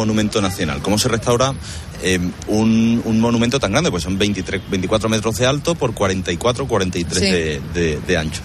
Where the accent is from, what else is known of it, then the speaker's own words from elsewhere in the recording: Seville, Andalusia, Spain; A mí me encanta pasear por Sevilla, que es mi ciudad, de donde soy.